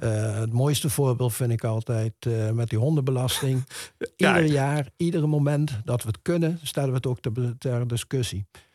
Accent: Netherlands; Maar ook als Nederlander, dat ik zou zeggen van nou, zo zit het.

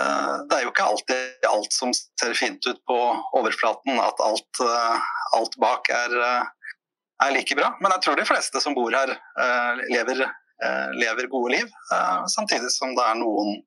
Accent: Svelvik, Vestfold, Norway; familien min flyttet til Svelvik da jeg var 5 år, så hadde jeg jo det meste av oppveksten min i Svelvik etter det. Svelvik er en liten og koselig småby.

